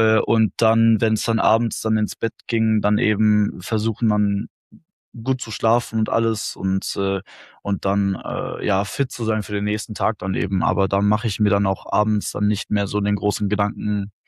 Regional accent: Herford, North Rhine-Westphalia, Germany; so meine Stadt aus der ich komme, aus Herford, Deutschland, und die ganze Halle wird laut

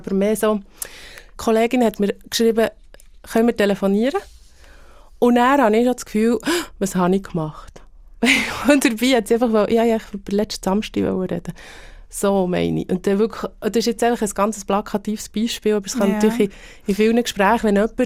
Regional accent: Bern, Switzerland; accent: Bernese German; Ich versuche ja, die Berndeutsche oder unseren Dialekt zu zelebrieren

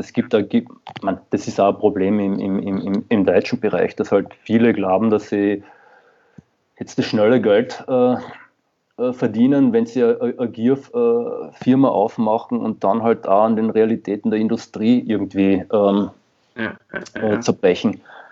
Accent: Carinthia, Austria; ich komme ja selbst aus Kärnten im Endeffekt

